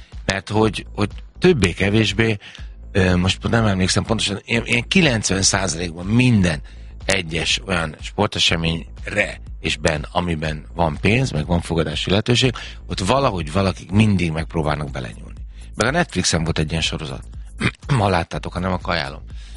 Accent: Zugló, Budapest, Hungary; És úgy mondom, hogy én Zuglói vagyok

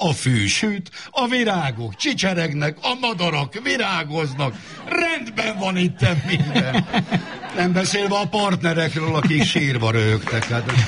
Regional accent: Szeged, Csongrád-Csanád, Hungary; born there; 67-ben, amikor én Szegeden születtem, édesapám 60-tól a Szegedi Nemzeti Színház tagja volt

